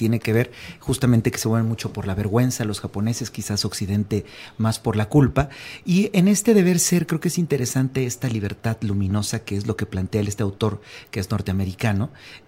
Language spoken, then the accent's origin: Spanish; Mexico; Y que a lo mejor como mexicano lo pensé en el sentido